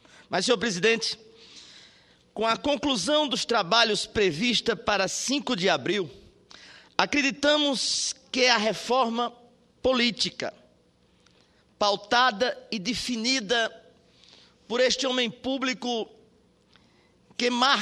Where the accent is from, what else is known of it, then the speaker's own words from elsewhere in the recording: Paraíba, Brazil; Estava aqui rememorando a importância de João Claudino para Paraíba. Os seus feitos, o seu amor à minha terra, em 4 cantos do sertão do meu estado